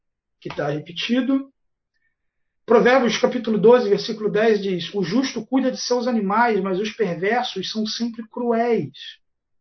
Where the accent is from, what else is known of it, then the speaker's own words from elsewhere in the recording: Brazil; a nossa mentalidade aqui como brasileiros